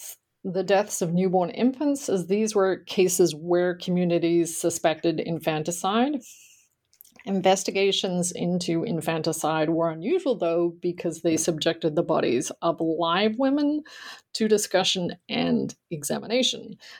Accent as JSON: {"language": "English", "country": "Australia", "tie": "born or raised there", "said": "you have to understand that growing up in Australia at that point in time, I had done history classes at school, of course, but certainly not U.S. history."}